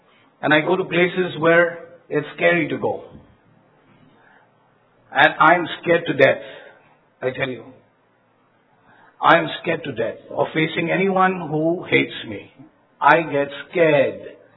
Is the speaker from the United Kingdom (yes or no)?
no; India; And then I'm an Indian.